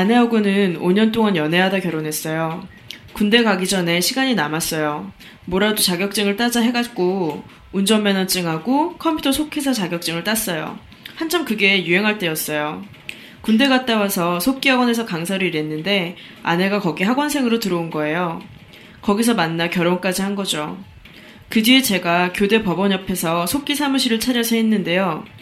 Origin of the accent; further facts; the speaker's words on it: Jindo, South Jeolla, South Korea; now in Seongnam, South Korea; 고향이 성남은 아니고요. 전남 진도예요. 90년도에 여기 부모님이랑 같이 올라왔어요.